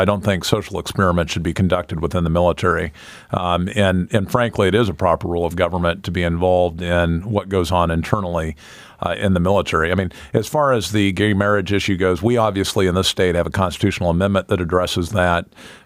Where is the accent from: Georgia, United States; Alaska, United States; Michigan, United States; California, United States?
Alaska, United States; I would love to be back in my home state. I've got land in Delta. I've got a farm track down there off of Cummins Road. I'd love to be down there hanging out and enjoying Alaska